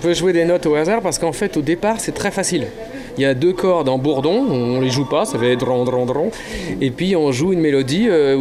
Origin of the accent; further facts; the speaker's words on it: Brittany, France; je suis breton, c'est-à-dire que je suis français, mais je suis d'un coin de l'extrême pointe ouest de la France, ça s'appelle la Bretagne, qui est un pays un peu différent de la France, on y parle une langue différente